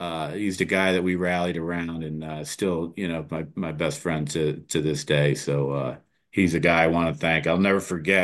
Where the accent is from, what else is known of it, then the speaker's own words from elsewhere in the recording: Port Jefferson Station, New York, United States; they bought in 1959 in Port Jeff Station. So I was raised in Port Jeff Station